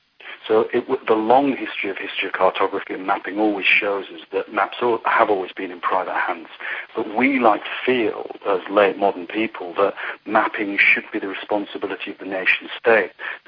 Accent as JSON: {"language": "English", "region": "England", "country": "United Kingdom", "said": "As being an Englishman, I say, you know, actually it's the French who invent that kind of modern map making."}